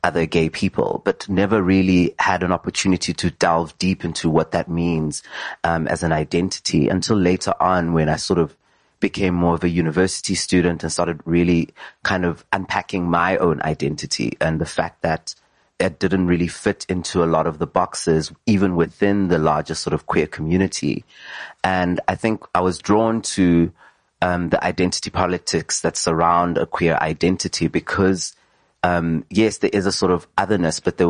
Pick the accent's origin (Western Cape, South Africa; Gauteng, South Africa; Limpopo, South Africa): Gauteng, South Africa; Johannesburg; growing up in South Africa and growing up in Johannesburg specifically, as a kid and as a student